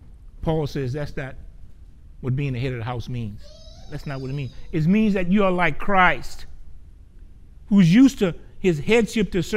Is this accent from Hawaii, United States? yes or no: no; Gramercy, Louisiana, United States; There was a guy, you know, I grew up in Gramercy.